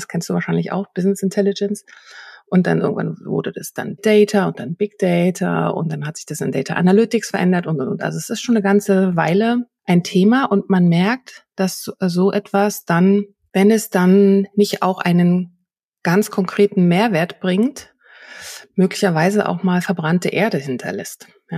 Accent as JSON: {"language": "German", "region": "Berlin", "country": "Germany", "said": "Ich komme aus Berlin, weißt du? In Berlin sind wir das gewohnt."}